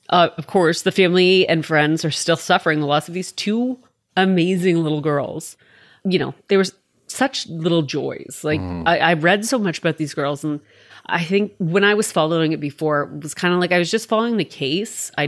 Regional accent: Canada; I'm Canadian.

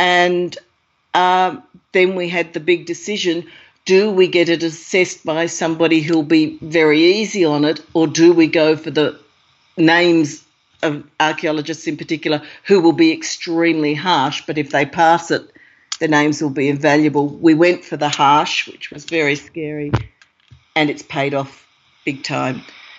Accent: Australia; because I'm Australian.

